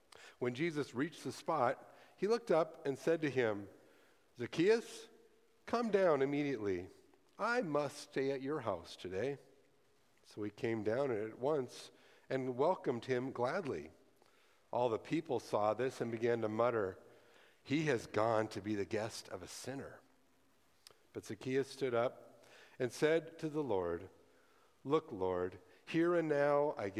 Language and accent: English; Montana, United States; I grew up in Montana. I'd never even seen a roller coaster in person.